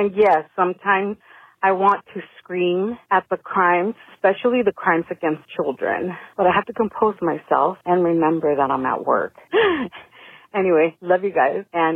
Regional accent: Los Angeles, California, United States; I'm from Orange County, California. LA born, San Ana Reef.

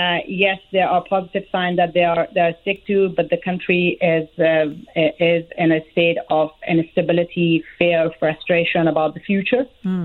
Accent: Herat, Afghanistan; now in United States; I'm originally from Herat. I'm born and raised in Herat.

